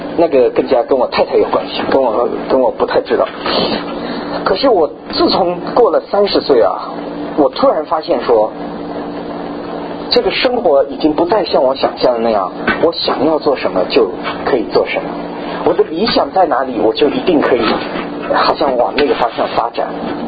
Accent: China; 在我们中国人的文化里面，我们是很忌讳谈到死亡这件事的

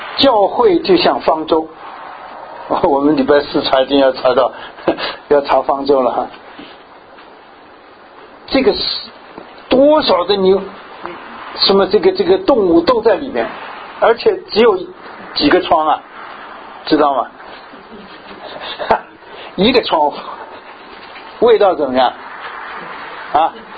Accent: Sichuan, China; 我记得小时候啊，那时候很小的时候在四川

